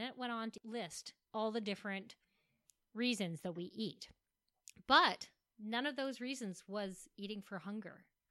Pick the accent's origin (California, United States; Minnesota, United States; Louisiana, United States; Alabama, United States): California, United States; now in Los Angeles, United States; But I came from Northern California before this, and there was a lot of that there.